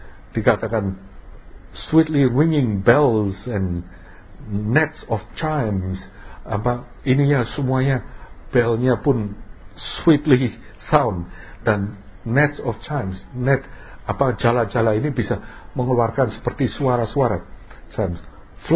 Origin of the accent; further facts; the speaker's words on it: Semarang, Central Java, Indonesia; waktu saya kecil, saya besarnya di Semarang.